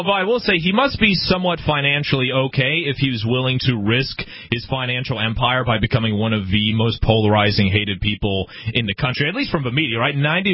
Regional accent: Canada; As a Canadian citizen, I could go to Cuba, and I believe I could even live in Cuba.

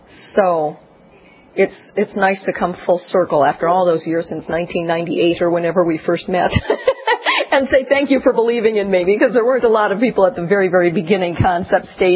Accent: Minneapolis, Minnesota, United States; It was 1974. I was growing up in Minneapolis, Minnesota.

